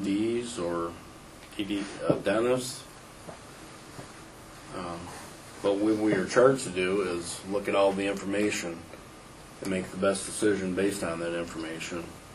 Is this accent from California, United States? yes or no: no; Grand Rapids, Michigan, United States; I grew up in Grand Rapids.